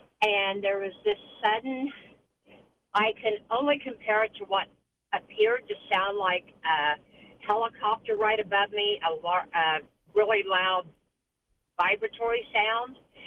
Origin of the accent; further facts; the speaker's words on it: Illinois, United States; now in Tennessee, United States; Well, I'm from Illinois. Right now I'm in Tennessee.